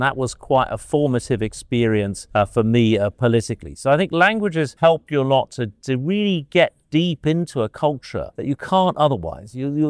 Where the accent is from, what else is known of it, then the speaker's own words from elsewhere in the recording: United States; born there; As you rightly point out, I was born in the United States, but I returned to the United States in the 1990s.